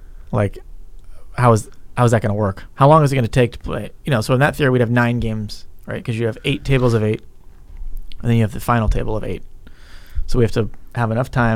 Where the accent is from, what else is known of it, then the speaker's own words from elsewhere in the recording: England, United Kingdom; born there; And I was born in England